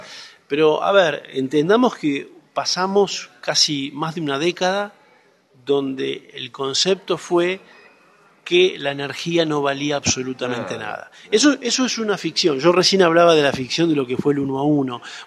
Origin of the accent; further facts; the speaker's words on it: Rosario, Santa Fe, Argentina; now in Buenos Aires, Argentina; Yo soy originalmente oriundo de Rosario, de Santa Fe, pero hace muchos años ya viviendo en la ciudad de Buenos Aires.